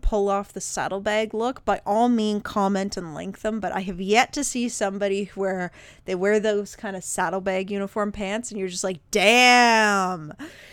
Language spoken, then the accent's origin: English; Canada; And then I think I've mentioned I'm Canadian.